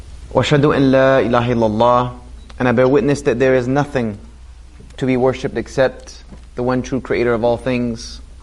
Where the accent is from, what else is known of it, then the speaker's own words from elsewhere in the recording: South Carolina, United States; moved away as an adult; I'm a Southern boy, born and bred in South Carolina. So I know all about Southern. I lost my twang quite a long time ago. I left South Carolina, you know, a very long time ago.